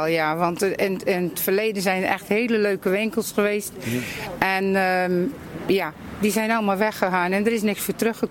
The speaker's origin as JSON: {"language": "Dutch", "town": "Axel", "region": "Zeeland", "country": "Netherlands", "said": "we komen van Axel."}